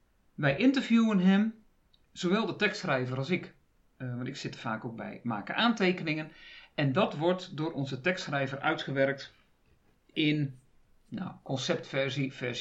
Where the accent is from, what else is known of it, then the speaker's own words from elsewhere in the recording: Groningen, Netherlands; Maar daar ben ik te nuchter voor als Groningse.